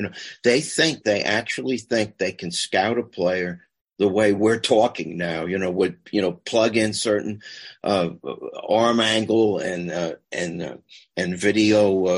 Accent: New York, United States; And so another part of my book, because I'm a New Yorker

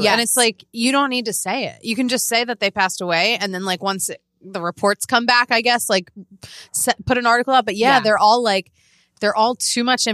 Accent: Boston, Massachusetts, United States; I grew up on Telemundo. Telemundo. I would eat my, you know, clam chowder in Boston and we'd watch Telemundo.

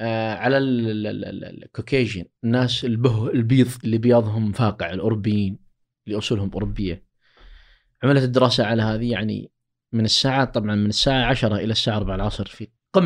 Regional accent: Saudi Arabia; ومن أكثر عرضة عندنا في السعودية النساء

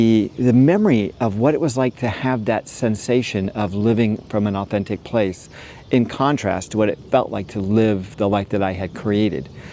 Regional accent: Hawaii, United States; because I grew up in Hawaii, the contrast of going back there and kind of going to all my old haunts as a kid, playing at the beach

